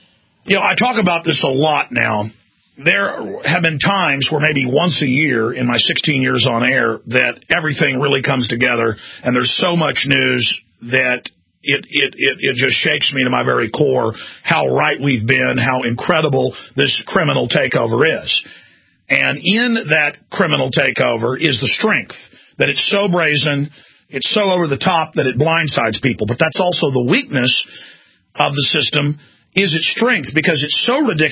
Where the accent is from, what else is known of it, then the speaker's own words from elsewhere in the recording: Dallas, Texas, United States; I mean, growing up in Texas during hot weather, we didn't have rolling blackouts ever. Growing up in Dallas, now they do in the summer.